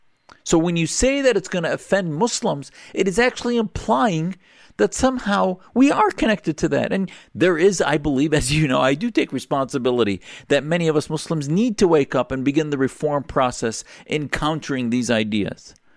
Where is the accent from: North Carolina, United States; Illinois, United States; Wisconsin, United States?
Wisconsin, United States; Neenah; And you remember I'm from Wisconsin. I talked to you about that, I think, a few years ago. And I grew up in a small town, Neenah, Wisconsin.